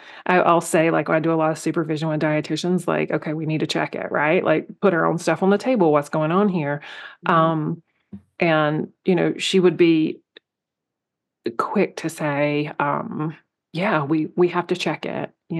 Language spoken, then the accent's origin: English; the South, United States; Like, I grew up in the South. And so there was a lot of respect your elders.